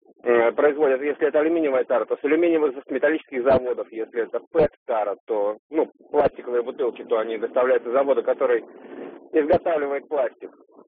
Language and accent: Russian; Saint Petersburg, Russia; я из Петербурга.